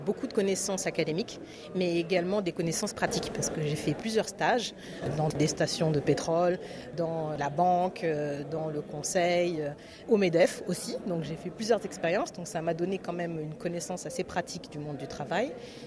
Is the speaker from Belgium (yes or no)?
no; Senegal; moved away as an adult; now in Casablanca, Morocco; j'ai grandi au Sénégal, je suis venue en France pour faire ma classe prépa et après j'ai intégré HEC, donc j'y ai passé 4 ans